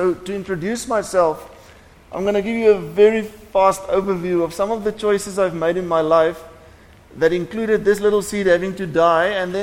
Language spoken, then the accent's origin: English; KwaZulu-Natal, South Africa; So I grew up in Natal, and we went on an outreach, but I wasn't a Christian yet.